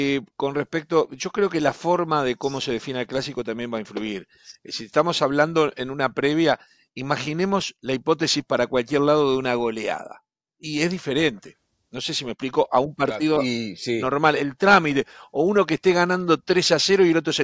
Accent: Uruguay; tal vez por defecto porque soy uruguayo

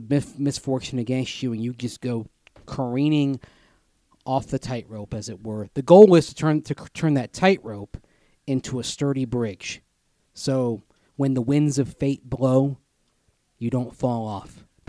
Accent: Tampa, Florida, United States; I grew up with this in Tampa.

